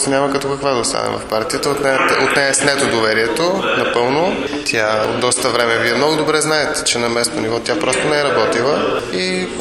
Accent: Sofia, Sofia City, Bulgaria; От София съм. Завършил съм Икономическия университет в град София и Военна академия в София.

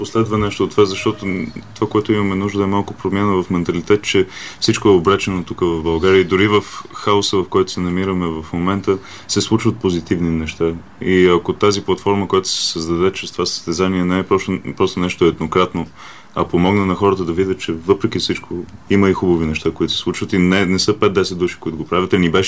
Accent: England, United Kingdom; now in Bulgaria; Аз отраснах в Англия. Бях 18 години в Англия и се върнах тук края на 2009.

